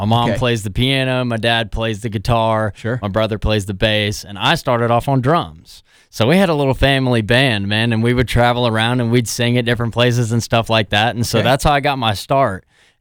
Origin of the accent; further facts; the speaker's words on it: the South, United States; accent: twang; So I have a classical little background to it as well, but I'm from the South.